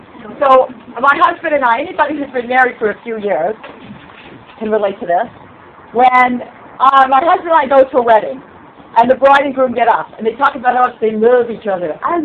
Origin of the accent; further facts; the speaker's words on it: Toronto, Ontario, Canada; now in Rockville, United States; I'm originally from Toronto. I live near Washington, D.C. now.